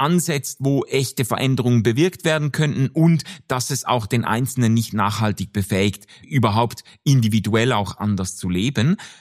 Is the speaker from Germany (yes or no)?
no; Switzerland; und jetzt als Schweizer ist ja auch immer so